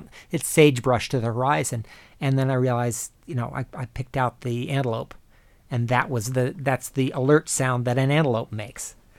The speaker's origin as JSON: {"language": "English", "town": "Rockville", "region": "Maryland", "country": "United States", "tie": "born or raised there", "said": "grew up in my hometown of Rockville, Maryland"}